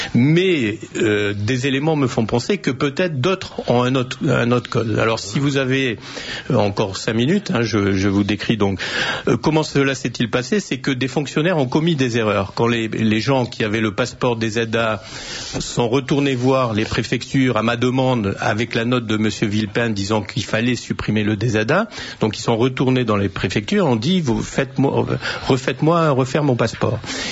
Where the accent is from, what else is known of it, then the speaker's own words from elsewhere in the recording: Oran, Oran Province, Algeria; born there; Oran, je suis né à Oran, pays de naissance, vide complet.